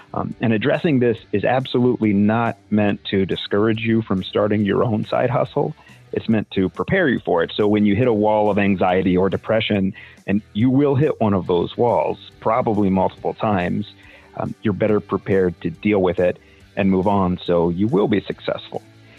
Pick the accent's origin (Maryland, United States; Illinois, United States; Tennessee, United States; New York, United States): Maryland, United States; Annapolis; I'm from Annapolis, Maryland, and I own Severn River Music and SevernRiverGuitar.com.